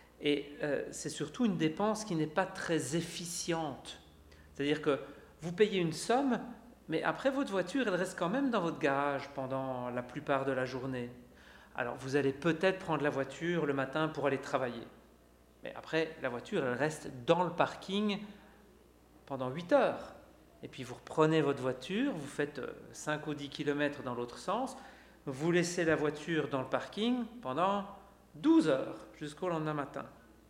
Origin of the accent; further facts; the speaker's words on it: Belgium; moi je suis belge, je vis en Belgique